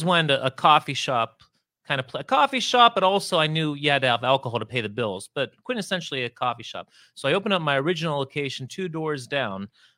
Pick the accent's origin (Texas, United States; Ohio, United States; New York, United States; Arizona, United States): Ohio, United States; Youngstown; I mean, I grew up on the West Side, so I knew Austintown people who listened to it, you know, but.